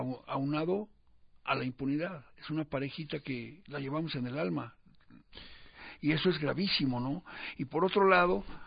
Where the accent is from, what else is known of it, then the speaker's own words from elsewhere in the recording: Mexico; Porque soy mexicano y porque me molesta muchísimo que con el poder económico que tiene este país no hagamos nada.